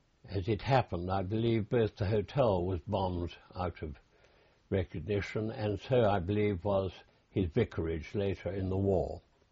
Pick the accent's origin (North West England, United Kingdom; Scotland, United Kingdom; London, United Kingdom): London, United Kingdom; born there; I was born in London.